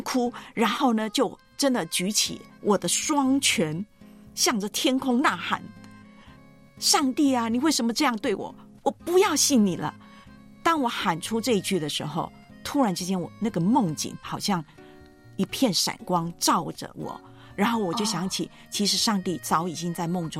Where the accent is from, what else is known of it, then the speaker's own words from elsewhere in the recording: Taiwan; now in Taipei, Taiwan; 而且当时我是离家，就是从我的家乡那个城市到台北